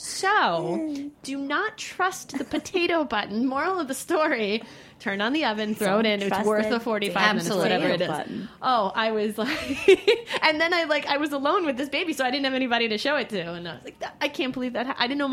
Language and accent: English; New York, United States; people think I'm from the Midwest. And I'm like, nope, born, bred New Yorker.